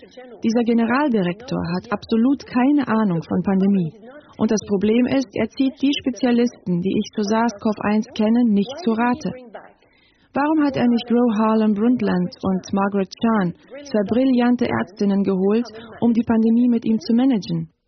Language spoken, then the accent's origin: German; Switzerland; was mich als Schweizer Bürgerin absolut schockiert